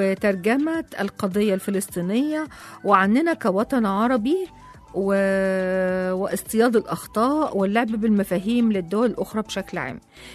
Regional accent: Egypt; إن إحنا كلنا مصريين وكلنا عايشين على أرض واحدة

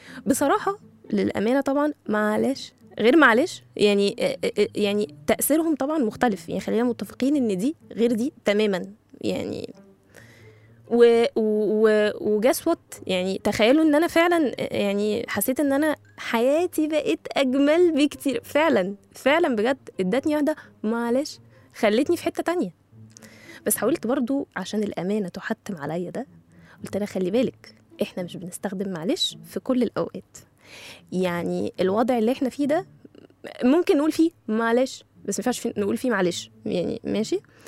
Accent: Egypt; ولان احنا كمصريين عندنا حب رهيب لنقل الثقافات

